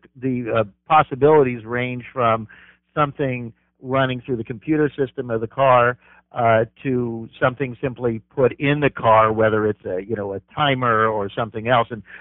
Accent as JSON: {"language": "English", "town": "Los Angeles", "region": "California", "country": "United States", "said": "I'm originally from Los Angeles. I know that strip."}